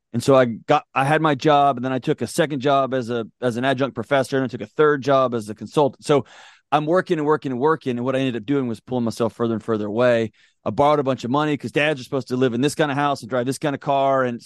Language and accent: English; Houston, Texas, United States; Born and raised in Houston, Texas. My old man was a homicide detective and a SWAT guy, and my mom was a college professor after years.